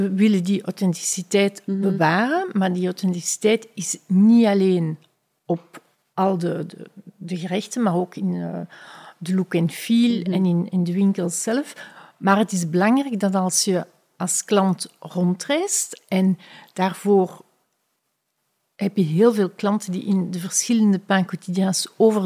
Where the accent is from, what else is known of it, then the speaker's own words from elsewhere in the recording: Leuven, Flemish Brabant, Belgium; now in Brussels, Belgium; Ik ben van Leuven afkomstig, een heel mooie universiteitsstad in België, universiteit van 1425, een van de oudste universiteiten, wat heel mooi is. Ik ben daar opgegroeid, maar woon al meer dan 30 jaar